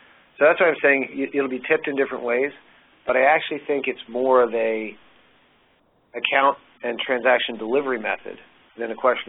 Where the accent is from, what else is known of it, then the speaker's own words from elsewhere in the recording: Philadelphia, Pennsylvania, United States; I grew up in Philadelphia. SEPTA is not the cutting edge of much of anything.